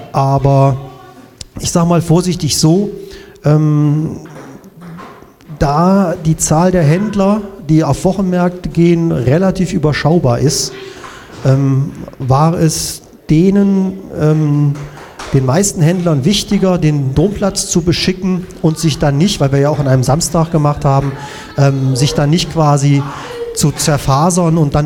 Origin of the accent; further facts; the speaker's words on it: Kassel, Hesse, Germany; moved away; da ich ja nun kein, wie man so schön sagt, gelernter DDR-Bürger bin, sondern Zugereister, ich komme ja ursprünglich aus Kassel